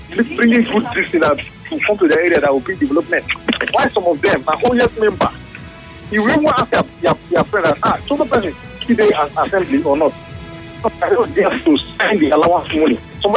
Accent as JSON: {"language": "English", "town": "Tombia", "region": "Rivers", "country": "Nigeria", "said": "I'm from Trombia, Degima local government area."}